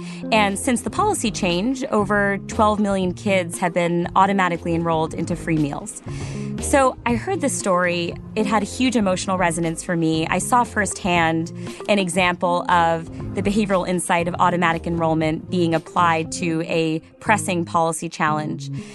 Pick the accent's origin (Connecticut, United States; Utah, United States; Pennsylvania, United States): Connecticut, United States; Cheshire; I grew up in Cheshire, Connecticut.